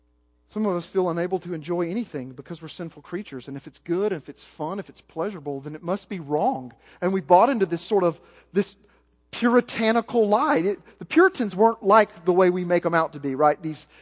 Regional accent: Southern United States, United States; I grew up in the Bible Belt, just like you. I'm just like most of y'all. Grew up in churchianity.

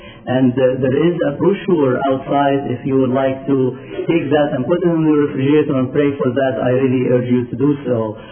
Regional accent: Egypt; now in United States; I was born and raised in Egypt, actually. I came here to the United States in 1980, and I'm in the PCA Church over there in California, in Artesia, California, Cornerstone PCA Church.

